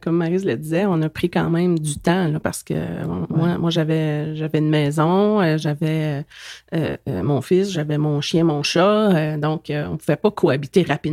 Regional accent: Val-d'Or, Quebec, Canada; Quand je suis revenue à Val-d'Or, dans ma région natale, parce que je viens d'ici, là

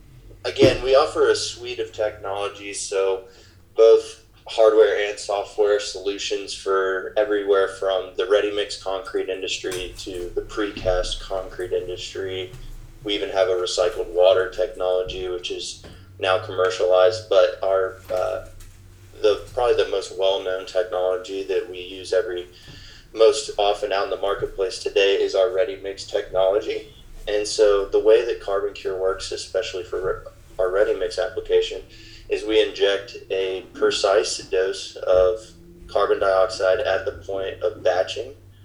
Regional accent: Knoxville, Tennessee, United States; I grew up in Knoxville, Tennessee, went to Middle Tennessee State University

